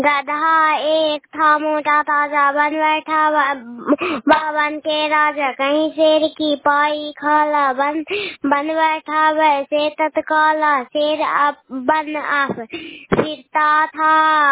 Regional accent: Bihar, India; मैं नालंदा जिला के निवासी हूँ। मैं गोरापुर पंचायत से बोल रही हूँ।

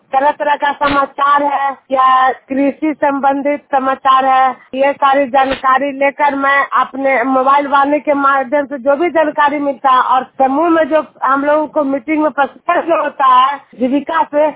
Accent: Juniyar, Bihar, India

